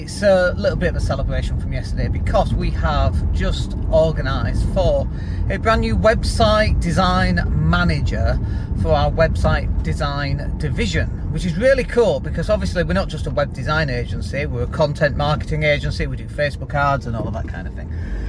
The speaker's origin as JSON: {"language": "English", "town": "Leeds", "region": "Yorkshire and the Humber", "country": "United Kingdom", "tie": "born or raised there", "said": "a very experienced web design manager based in Leeds as well, which is really cool because that's my hometown."}